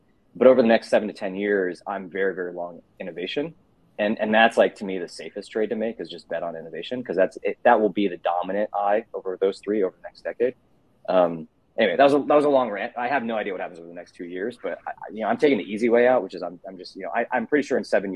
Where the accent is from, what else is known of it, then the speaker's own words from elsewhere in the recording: Kentucky, United States; also born or lived in Ohio; I grew up in Kentucky and Ohio in the middle of the country.